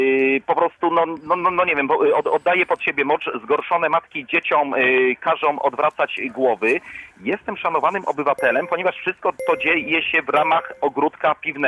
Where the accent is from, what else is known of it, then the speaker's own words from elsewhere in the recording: Gorzów Wielkopolski, Lubusz Voivodeship, Poland; Siadam na fontannie Pałkrza w rodzinnym Gorzowie Wielkopolskim na Placu Katedralnym.